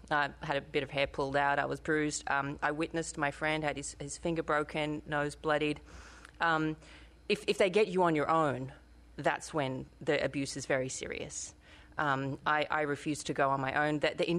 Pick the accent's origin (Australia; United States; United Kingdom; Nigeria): Australia; I'm an Australian citizen.